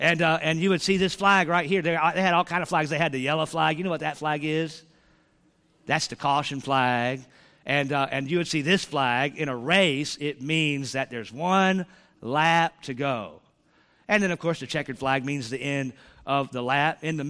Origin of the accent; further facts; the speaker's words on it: Charlotte, North Carolina, United States; I grew up in Charlotte, North Carolina.